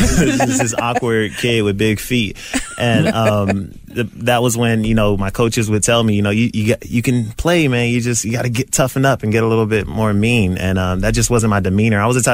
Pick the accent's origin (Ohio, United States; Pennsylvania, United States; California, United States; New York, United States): Ohio, United States; Columbus; Columbus, Ohio, born and raised.